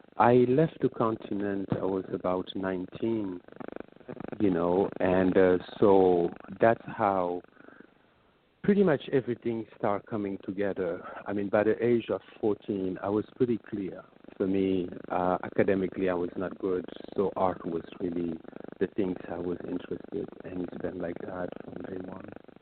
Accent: Senegal; English is a second language; moved away as an adult; I'm originally from Senegal, from West Africa.

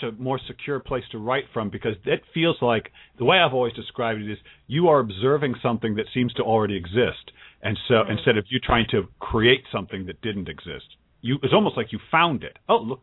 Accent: United States; So I'm American. I've only ever lived in America.

